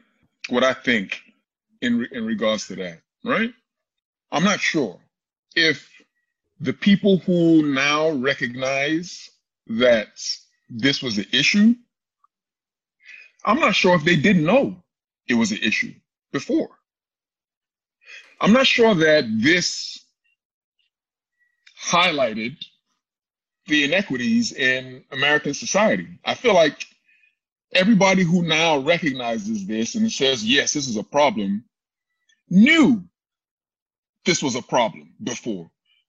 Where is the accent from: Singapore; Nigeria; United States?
Nigeria; as a Nigerian